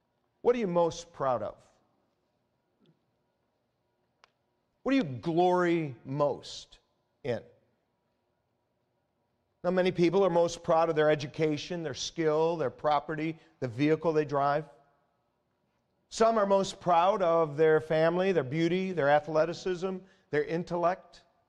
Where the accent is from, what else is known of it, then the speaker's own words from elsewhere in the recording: United States; I've felt proud and I've gloried as I've traveled some in the fact that I'm an American.